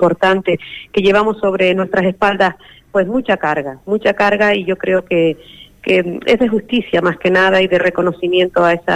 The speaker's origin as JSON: {"language": "Spanish", "region": "Canary Islands", "country": "Spain", "said": "Y seremos y seguiremos siendo canarios y canarias"}